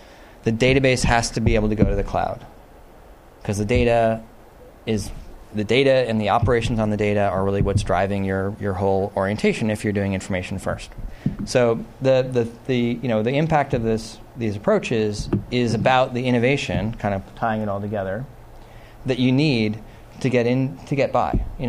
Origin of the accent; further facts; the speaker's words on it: New York, United States; I'm from New York, there are buildings in New York City where you can find where the electricity generation plant was.